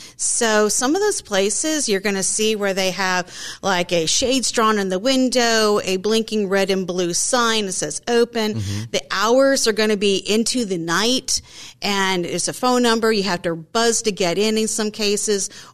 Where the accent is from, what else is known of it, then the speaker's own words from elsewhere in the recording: Ashburn, United States; Me, I grew up in Ashburn, went with cornfields and dirt roads, and to know that my community, the region I grew up in, is facing and struggling with this on a daily basis was horrifying.